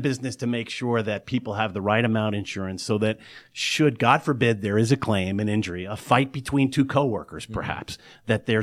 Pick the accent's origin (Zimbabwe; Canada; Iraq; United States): United States; New Jersey; I'm exit 18E off the Jersey Turnpike, which is near Leonia, Richfield Park, Palisade Park.